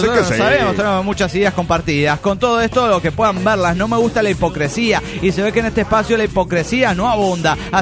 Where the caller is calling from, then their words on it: Guarenas, Miranda, Venezuela; soy la llave de Guarena, Venezuela.